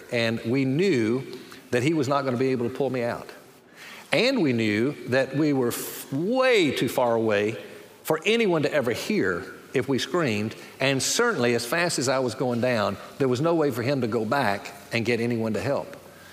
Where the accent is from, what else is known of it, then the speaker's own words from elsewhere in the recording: Alabama, United States; I was 13 years of age. I grew up in the North Alabama region, and in that area, there were various rock quarries